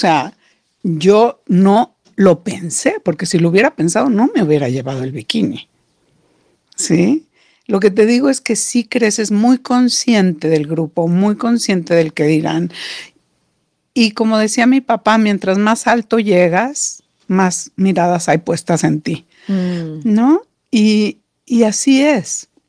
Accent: Monterrey, Nuevo León, Mexico; now in Mexico City, Mexico; yo vengo de Monterrey, de un grupo social de este tamañito, ¿ok? Donde todo era comentario, una anécdota.

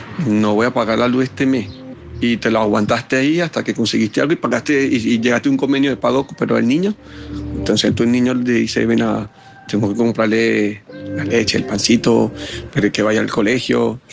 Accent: Venezuela; moved away; Yo soy inmigrante, vengo de Venezuela. Dije, llegué en el 2019, no, acá, que me vine por situación país que todos estamos viviendo, pues.

